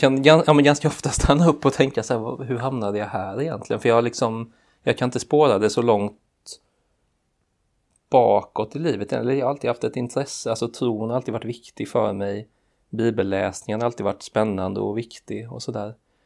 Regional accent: Hillerstorp, Jönköping County, Sweden; now in Örebro, Sweden; en 31-årig person som är född och uppvuxen i Småland, i en liten plats som heter Hillerstorp, eller strax utanför Hillerstorp till och med. Där jag är, som sagt, uppvuxen och bodde tills jag var 20-någonting lågt. Och via lite olika vägar så hamnar jag här i Örebro

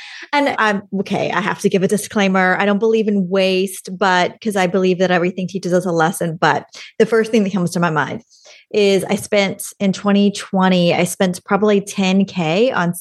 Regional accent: Bossier City, Louisiana, United States; born there; I was born in Bossier City, Louisiana. It's a small city in North Louisiana.

